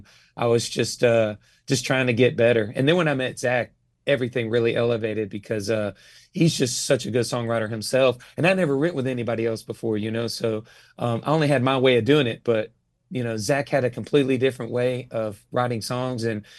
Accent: Georgia, United States; started playing in little local spots around my hometown in Georgia.

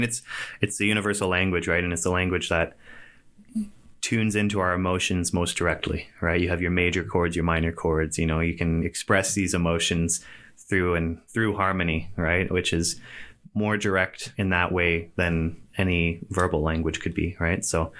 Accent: Richmond Hill, Ontario, Canada; also born or lived in Peterborough; I'm from Richmond Hill, originally, an old school Richmond Hillbilly, just north of Toronto. And although I also have spent many years in Peterborough as well, my heart's also out there, and I go back there pretty regularly, too.

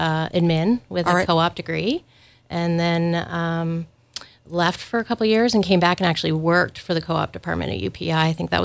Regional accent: Montague, Prince Edward Island, Canada; also born or lived in Magdalen Islands; Well, I grew up in Montague. Mm-hmm. Was born in the Magdalen Islands.

